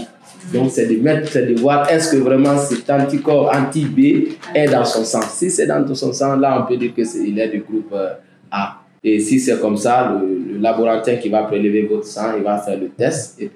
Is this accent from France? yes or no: no; Guinea; surtout chez nous en Guinée ici